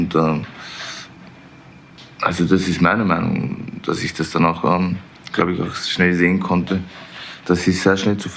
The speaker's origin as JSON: {"language": "German", "region": "Vienna", "country": "Austria", "tie": "born or raised there", "said": "Ich bin in Wien geboren, da aufgewachsen. Habe einen österreichischen Reisepass."}